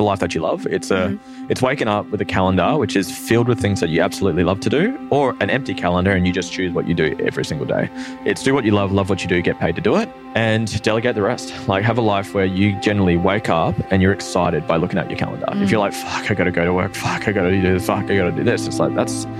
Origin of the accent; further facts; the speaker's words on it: Norfolk Island, Australia; born there; I was born on Norfolk Island, which is this really tiny island between Australia and New Zealand.